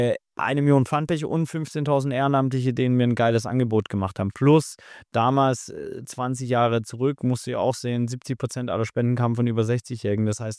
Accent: Baden-Württemberg, Germany; Ich bin Schwabe

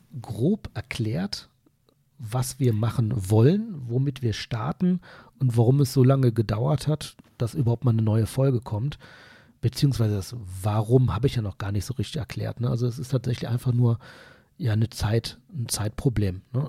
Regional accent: North Rhine-Westphalia, Germany; ich komme aus dem Kölner Raum

